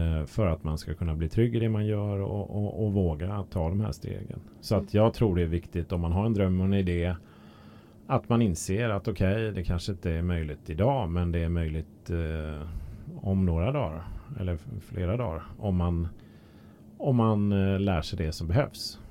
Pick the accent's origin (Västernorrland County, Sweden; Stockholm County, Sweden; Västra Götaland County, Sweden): Västra Götaland County, Sweden; Gothenburg; själv växte jag upp i Göteborg där det räckte att det var minus 13 när västanvinden låg på